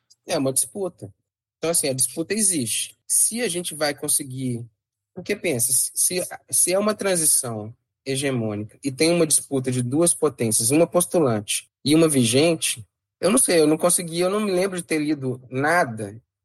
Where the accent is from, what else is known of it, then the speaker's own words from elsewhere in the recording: Minas Gerais, Brazil; Como bom mineiro que eu sou, eu diria que a China está comendo pelas beiradas ainda.